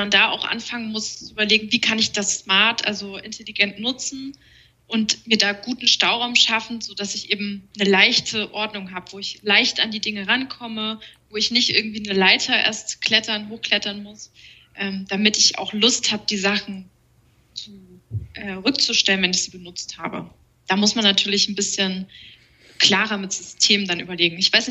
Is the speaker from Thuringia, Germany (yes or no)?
yes; Erfurt, Thuringia, Germany; ist schon auf jeden Fall einfach meine Heimat